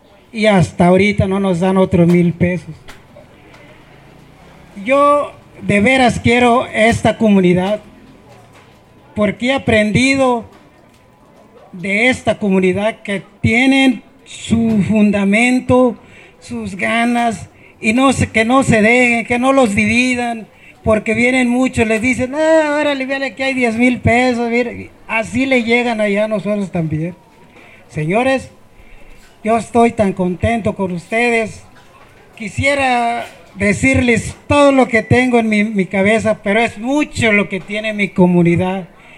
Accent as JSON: {"language": "Spanish", "town": "Pómaro", "region": "Michoacán", "country": "Mexico", "said": "Nosotros venimos a refugiarnos de Pómaro a esta comunidad, a pedirle asilo político, porque no podemos estar en nuestras casas."}